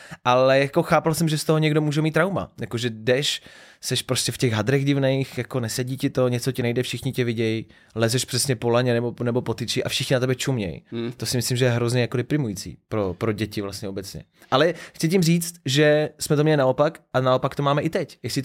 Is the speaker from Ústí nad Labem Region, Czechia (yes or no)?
no; Plzeň, Plzeň Region, Czechia; Ne, já jsem z Plzně.